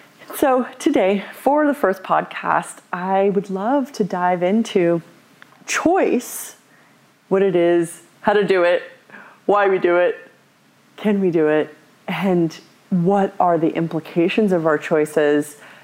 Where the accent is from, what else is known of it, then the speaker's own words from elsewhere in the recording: California, United States; I grew up in Southern California, and both of my parents were seekers.